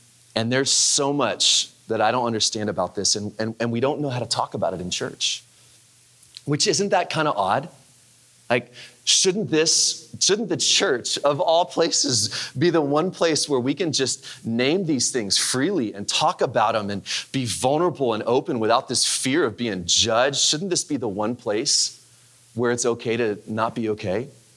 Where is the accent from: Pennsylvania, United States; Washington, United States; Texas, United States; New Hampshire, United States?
Texas, United States; Dallas; born there; I was born in Dallas. I never thought I would come back